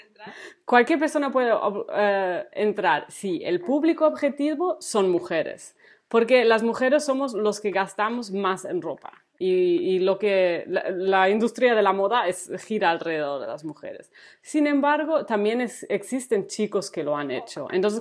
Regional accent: Germany; Spanish is a second language; como es un nombre medio raro, porque soy alemana

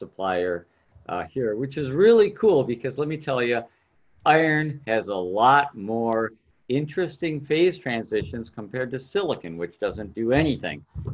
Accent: Detroit, Michigan, United States; I grew up here in the Detroit area, went to Michigan Tech.

